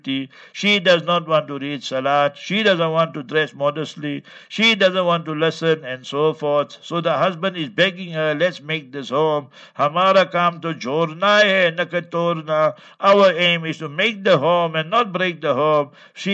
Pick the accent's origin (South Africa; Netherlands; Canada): South Africa; Gauteng; I am from Transvaal, old Transvaal, Gauteng, and she is from KwaZulu-Natal.